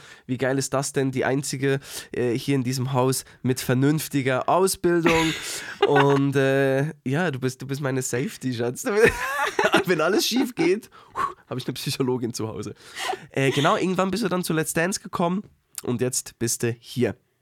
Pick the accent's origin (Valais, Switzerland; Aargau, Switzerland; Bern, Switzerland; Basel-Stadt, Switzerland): Bern, Switzerland; Uetendorf; Uetendorf.